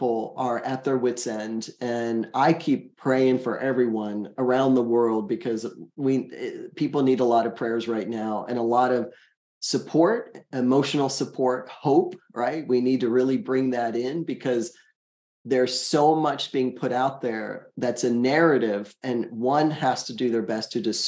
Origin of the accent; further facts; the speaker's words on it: United States; now in Canada; I live up in British Columbia and I'm a Canadian permanent resident. And as people would ask me, well, are you going to give up your U.S. passport? And I always say, no, of course not. I'm a U.S. citizen. I'm proud to be American.